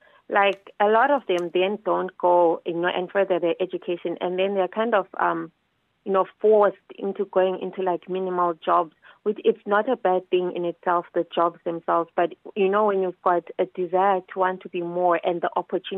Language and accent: English; Zimbabwe; but I'm not Nigerian. That's an ethnic food for Nigerians. I'm a Zimbabwean.